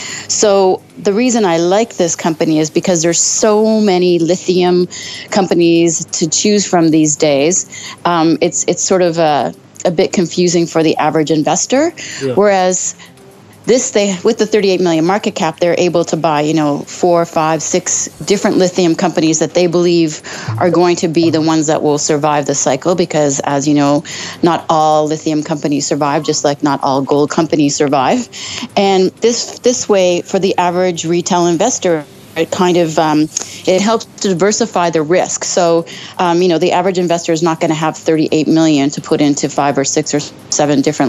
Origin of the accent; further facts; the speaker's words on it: Toronto, Ontario, Canada; I'm from Canada, Toronto exactly, sort of the mining capital of the world.